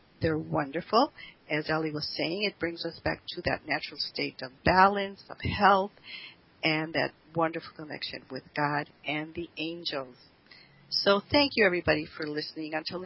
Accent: Mexico; Well, I grew up in Mexico some of my years when I was living there.

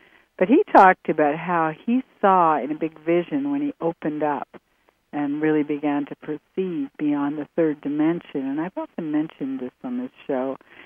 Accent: Canada; I'm Canadian, and in Canada, at least in the olden days when I was a child, we were taught very much to play, to live for the good of the whole, right?

